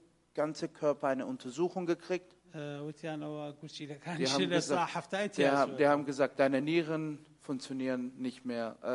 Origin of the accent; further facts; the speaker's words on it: Sulaymaniyah, Sulaymaniyah Governorate, Iraq; Das ist Sulaimani, wo ich geboren bin, meine Heimatstadt.